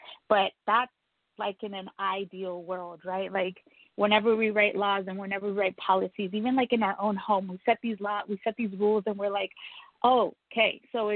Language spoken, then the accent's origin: English; Laredo, Texas, United States; I'm from Laredo, Texas. I don't know if you're familiar with that.